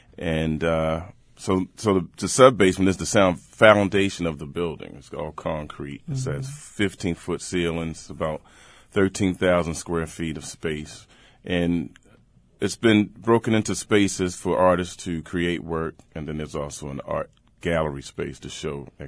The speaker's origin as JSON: {"language": "English", "town": "Baltimore", "region": "Maryland", "country": "United States", "tie": "born or raised there", "also_born_or_lived": "Boston", "said": "I was born in Boston, but I was raised in Baltimore."}